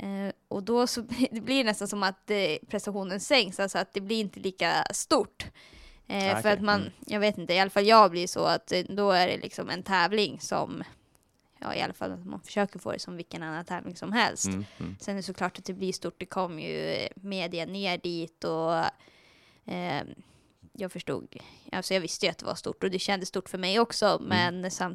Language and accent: Swedish; Västerås, Västmanland County, Sweden; Jag är från Västerås och tränade med min mamma där tills jag var 14.